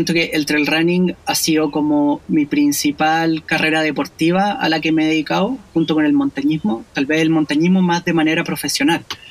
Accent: Santiago, Santiago Metropolitan Region, Chile; Yo nací y crecí en Santiago, por lo tanto el Cajón del Maipo siempre fue un lugar donde yo venía a conectarme con la naturaleza.

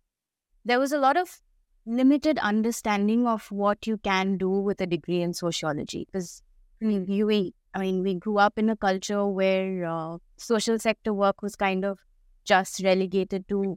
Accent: Kolkata, West Bengal, India; moved away as an adult; So I am from Calcutta. I grew up there. I did all my schooling there. And then I got an opportunity to go study in the US for my undergrad. So I went there, I went to Ohio Wesleyan University.

